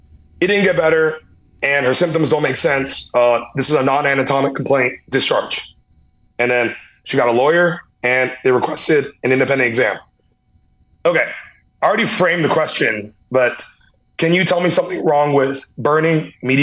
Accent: Louisiana, United States; And I'm some dude from Louisiana who did 6 months of ortho at most.

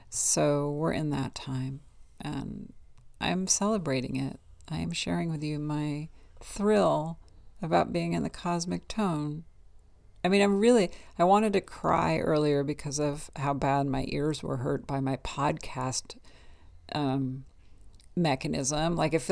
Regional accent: California, United States; I'm from California. I'm from countercultural California. And I believe in that dialect.

